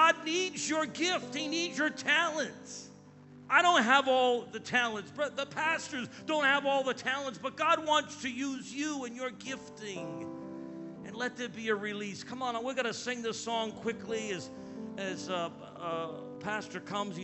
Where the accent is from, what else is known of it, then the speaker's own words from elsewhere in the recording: Massachusetts, United States; born there; I was born in Massachusetts